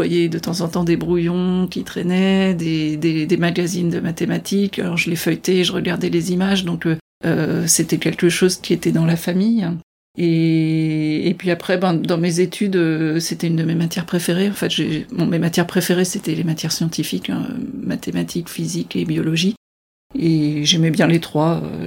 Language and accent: French; Orléans, Centre-Val de Loire, France; moved away as an adult; j'ai grandi à Orléans, dans la banlieue d'Orléans, où je suis restée jusqu'au bac.